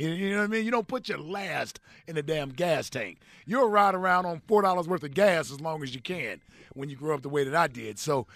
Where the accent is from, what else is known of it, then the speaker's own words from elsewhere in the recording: Midwest, United States; growing up in the Midwest where you actually had to pay for full service, like the gas was more expensive when you wanted full service.